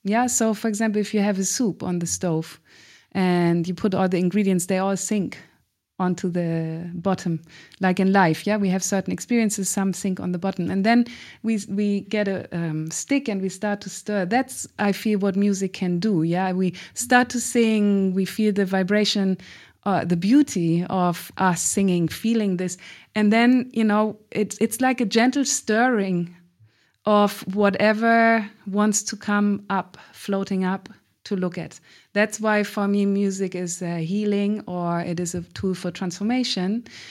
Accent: Germany; Many people ask me, where are you from? You're singing in Hebrew. I say, I'm German.

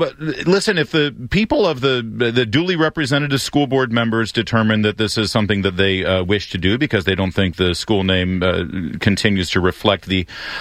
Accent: Michigan, United States; I make no bones about the fact that I come from the North. I'm a Michigander originally

